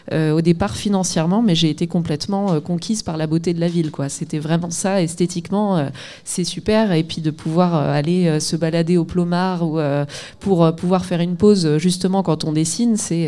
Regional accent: Auray, Brittany, France; now in Douarnenez, France; Moi, je suis bretonne, donc je suis arrivée à Douarnenez comme j'aurais pu être dans une autre ville de Bretagne. Moi, je suis d'Auray à l'origine. C'est une ville qui est à peu près de la même taille.

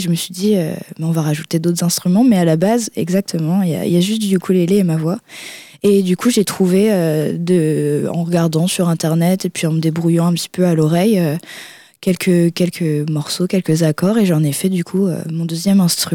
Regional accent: Cast, Brittany, France; je suis de Cast, tout simplement. Donc, il n'y a pas plus local.

